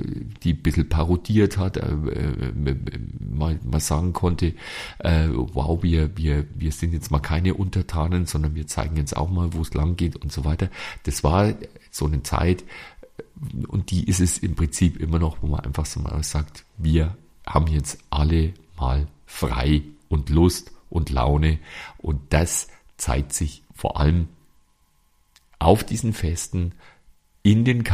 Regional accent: Bavaria, Germany; das ist bei uns in Bayern ist das, sind es diese Volksfeste.

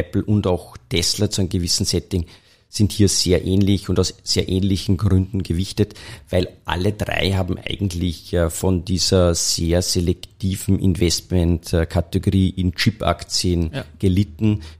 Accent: Upper Austria, Austria; komme ich aus dem Sauwald, also aus dem Passauwald.

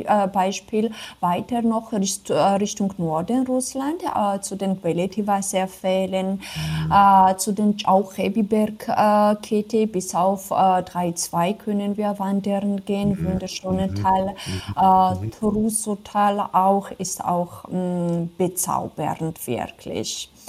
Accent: Samegrelo-Zemo Svaneti, Georgia; German is a second language; beziehungsweise ursprünglich komme ich aus Swanetien auch. Da fühle ich mich wie eine Prinzessin.

